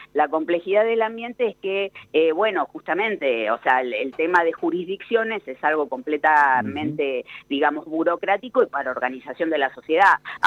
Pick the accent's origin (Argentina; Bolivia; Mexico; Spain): Argentina; Avellaneda, Buenos Aires Province; born there; yo particularmente nací en Avellaneda, ¿no?